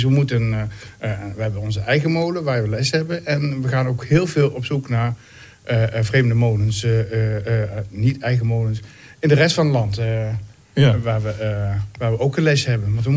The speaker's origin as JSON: {"language": "Dutch", "region": "Limburg", "country": "Netherlands", "moved": "yes", "lives_now": "Groningen, Netherlands", "said": "Oorspronkelijk uit Limburg, maar ik woon al 40 jaar in Groningen."}